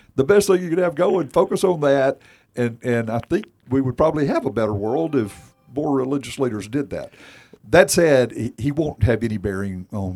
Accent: United States; Well, I will say, as an American

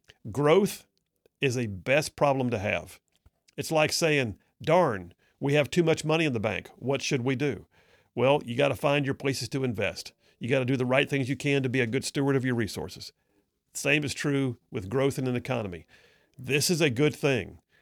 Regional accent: Huntsville, Alabama, United States; I grew up in Huntsville. I know when we did not have a 565.

